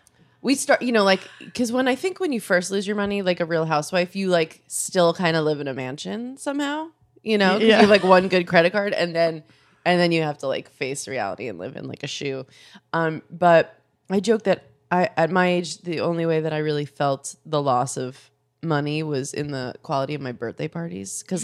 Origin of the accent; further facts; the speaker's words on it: New York, United States; We grew up on Long Island.